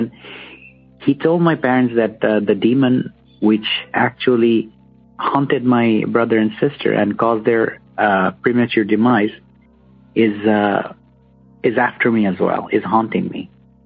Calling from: Bangladesh; I'm calling from Bangladesh.

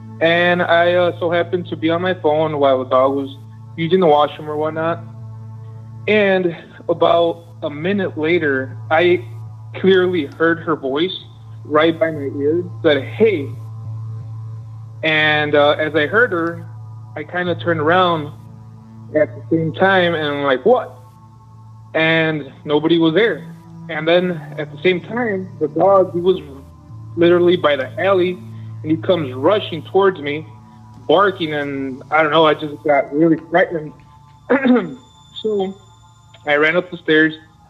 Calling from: Chicago, Illinois, United States; I'm calling you from Chicago.

